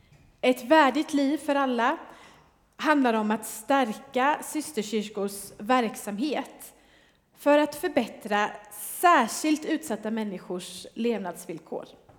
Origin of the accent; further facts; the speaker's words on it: Växjö, Kronoberg County, Sweden; och jag kommer från Växjö.